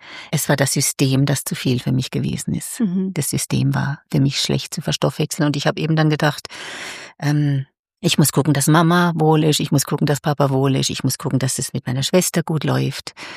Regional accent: Karlsruhe, Baden-Württemberg, Germany; ich habe die Ausbildung in Deutschland gemacht, ich komme aus dem Raum Karlsruhe

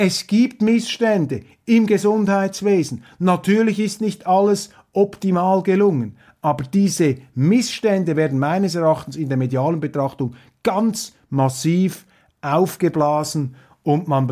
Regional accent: Switzerland; für mich als Schweizer

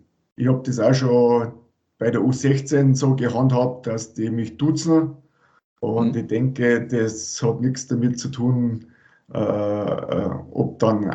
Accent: Rosenheim, Bavaria, Germany; ich bin aus Rosenheim, da bin ich geboren und habe das Eishockeyspielen gelernt

